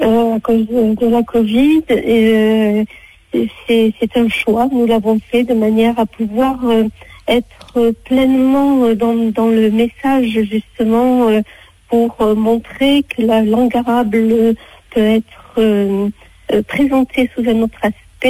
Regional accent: France; pour moi, en tant que Française

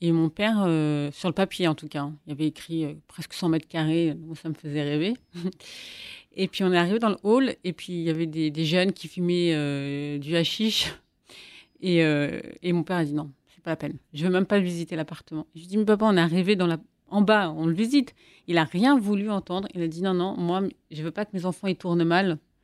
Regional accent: Paris, Île-de-France, France; Alors, je suis née à Paris, 9e, et j'ai grandi à Palais-Royal, musée du Louvre.

